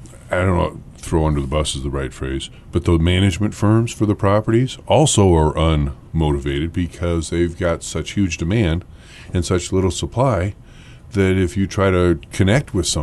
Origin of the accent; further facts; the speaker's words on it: Eureka, California, United States; Realize I'm from Eureka.